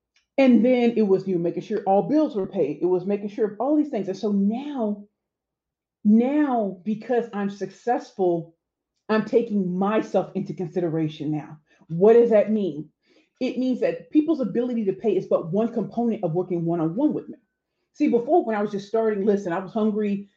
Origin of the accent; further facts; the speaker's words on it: St. Louis, Missouri, United States; moved away as an adult; I'm from St. Louis, and when I went off to Spelman College in Atlanta, I graduated 20 years ago.